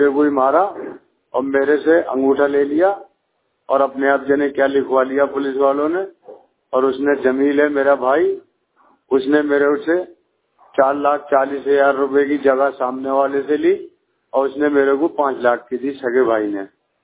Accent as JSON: {"language": "Hindi", "town": "Sambhal", "region": "Uttar Pradesh", "country": "India", "said": "मैं यूपी जिला संभल का रहने वाला हूँ। हयात नगर थाना पड़ता है मेरा, मोहल्ला बूढ़ा।"}